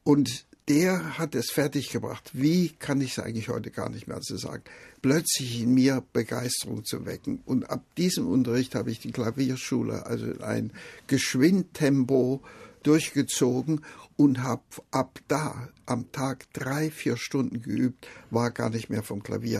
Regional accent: Jena, Thuringia, Germany; also born or lived in Gera; kleinen Dorf bei Gera geboren, aber das war dann, weil mein Vater zu Zeiss eine Anstellung bekam, sind wir nach Jena gezogen und dann habe ich also in Jena dann auch meine Schulzeit gehabt.

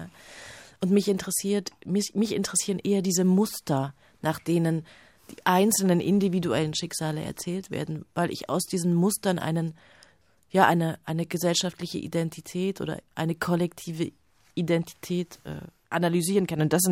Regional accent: Leipzig, Saxony, Germany; Ich bin in Leipzig aufgewachsen. Leipzig ist sozusagen die Heldenstadt.

